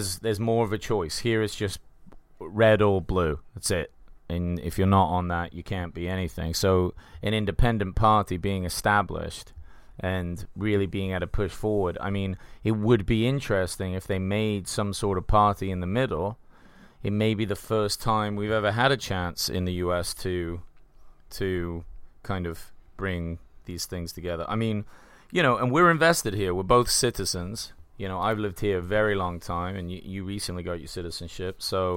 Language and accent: English; England, United Kingdom; we're from England, so we have multiple parties.